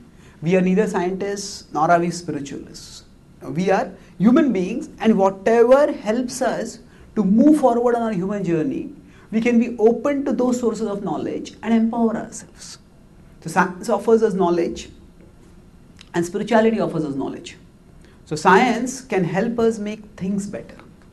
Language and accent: English; India; English is a second language; And I come from India. So in India, when relatives come to meet a family and they have a small child